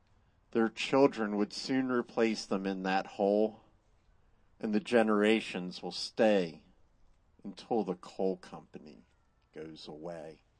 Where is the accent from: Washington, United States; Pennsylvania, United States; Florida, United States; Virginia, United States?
Pennsylvania, United States; And I was raised in Pennsylvania, and I'm sure that had part of it too.